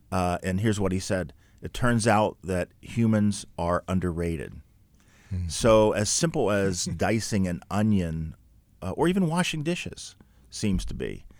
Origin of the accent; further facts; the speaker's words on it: Pittsburgh, Pennsylvania, United States; Everybody who knows me within the first, 3 minutes that they meet me, they know I'm from Pittsburgh.